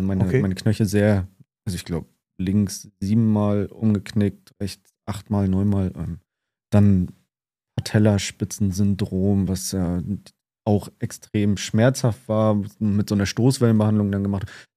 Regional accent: Northern Germany, Germany; Ich bin halt Norddeutscher, was soll ich machen?

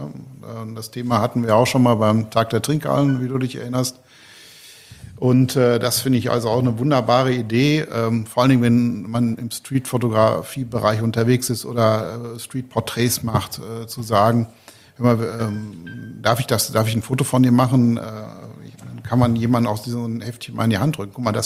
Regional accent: Dortmund, North Rhine-Westphalia, Germany; einen Kalender mit Bildern aus meiner Heimatstadt Dortmund.

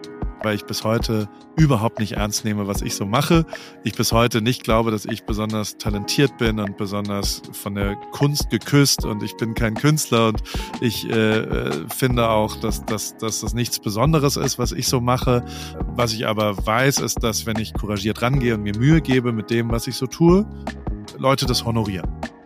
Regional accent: Heidelberg, Baden-Württemberg, Germany; now in Newport Beach, United States; in meiner Heimatstadt in Heidelberg

